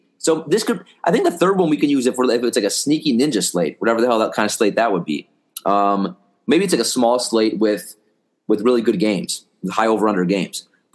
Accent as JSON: {"language": "English", "region": "Wisconsin", "country": "United States", "said": "I mean, I'm from Wisconsin originally. I was pretty close to Chicago."}